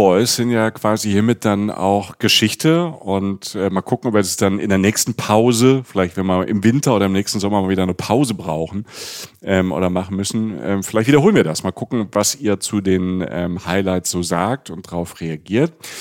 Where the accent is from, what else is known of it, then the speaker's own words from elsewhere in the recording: Rhineland-Palatinate, Germany; ich kenne die Stadt ganz gut, weil ich bin aus der Pfalz, aber Freiburg ist schon weit.